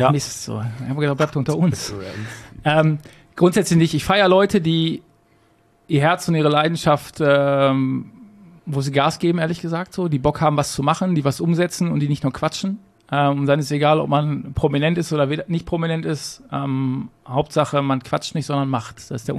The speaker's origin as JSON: {"language": "German", "region": "North Rhine-Westphalia", "country": "Germany", "tie": "born or raised there", "said": "Ja, ich bin auf Kohle geboren und meine Heimat ist das Ruhrgebiet. Ist weder Gladbeck, Bottrop noch sonst was, sondern ich bin Pottkind. Und deswegen, wenn die Frage so gestellt wird, sage ich Ruhrgebiet."}